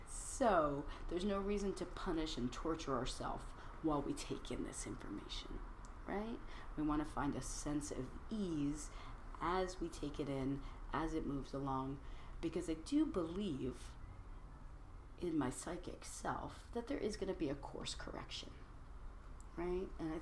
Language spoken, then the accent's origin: English; United States; And the interesting thing about this as Americans, right? I'm an American too.